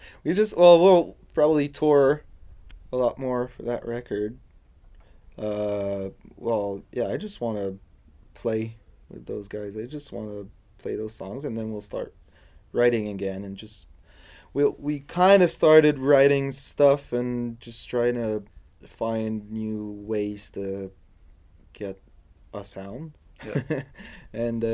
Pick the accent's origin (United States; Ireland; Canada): Canada; I'm from Canada. I'd like to make shows in Canada.